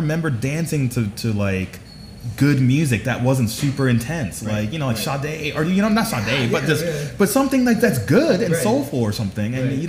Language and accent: English; Atlanta, Georgia, United States; I'm from Atlanta, for the listeners out there.